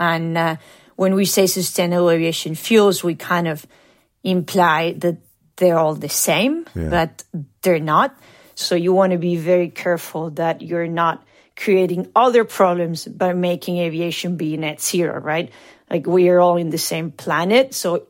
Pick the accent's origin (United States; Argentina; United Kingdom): Argentina; I mean, I'm from Argentina.